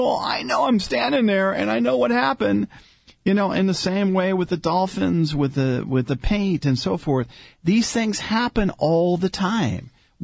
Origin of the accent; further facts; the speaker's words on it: Glendale, California, United States; We grew up in Glendale, Marianne